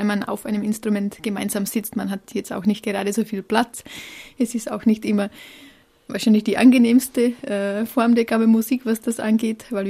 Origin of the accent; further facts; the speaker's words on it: Czechia; moved away; Also ich komme ja ursprünglich aus Tschechien.